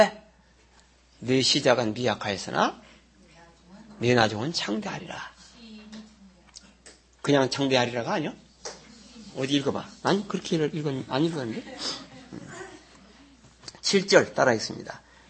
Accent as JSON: {"language": "Korean", "region": "Daejeon", "country": "South Korea", "said": "아이, 난 서울 사람이 아닙니다. 대전입니다."}